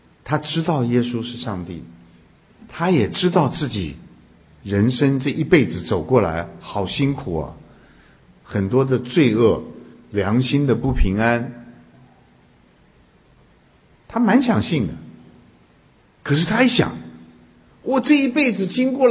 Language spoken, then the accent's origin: Chinese; China; 我们中国人说是安享什么晚年啊